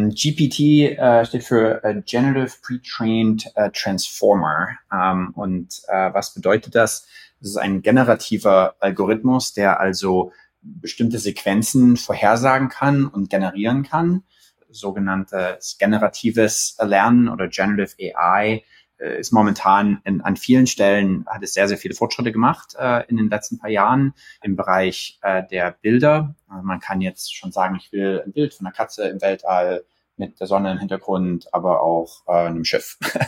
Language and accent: German; Dresden, Saxony, Germany; born or raised there; also born or lived in Ethiopia